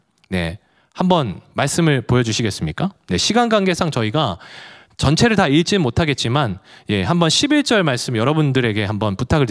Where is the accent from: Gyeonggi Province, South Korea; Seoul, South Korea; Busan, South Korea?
Busan, South Korea; also born or lived in Ulsan; 여러분 제가 부산 사람인 걸 아시겠습니까? 말을 너무 사투리를.